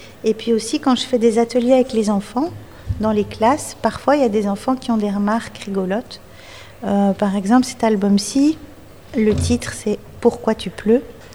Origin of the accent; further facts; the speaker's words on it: Belgium; now in France; parce que moi, je viens de Belgique, un petit pays qui est voisin du vôtre.